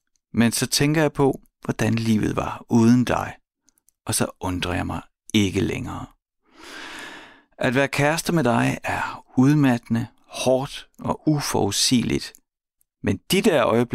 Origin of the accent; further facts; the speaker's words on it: Horsens, Central Denmark Region, Denmark; hjemme i mit barndomshjem i Horsens